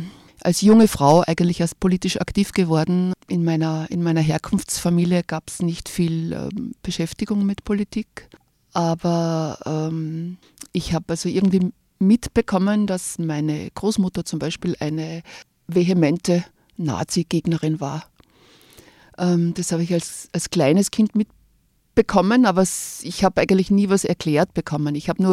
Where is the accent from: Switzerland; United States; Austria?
Austria; Upper Austria; born there; now in Salzburg, Austria; Also momentan komme ich aus Oberndorf, ich wohne dort. Ich bin eine geborene Oberösterreicherin, bin aber schon 33 Jahre wohne ich in Salzburg